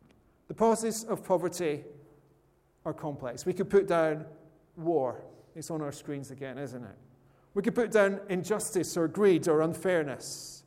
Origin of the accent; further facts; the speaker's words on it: Scotland, United Kingdom; Now, I come from Scotland, as you know